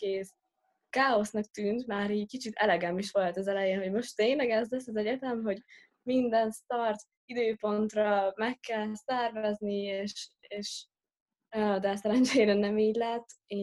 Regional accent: Budapest, Hungary; now in Szeged, Hungary; mert én budapesti vagyok. Igen, igen, és ugye Szegedre költöztem, szóval gyakorlatilag új városba mentem

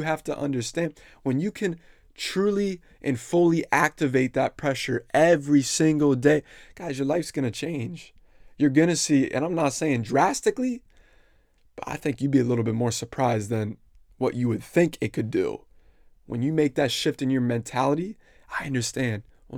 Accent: Pennsylvania, United States; I'm from Pennsylvania.

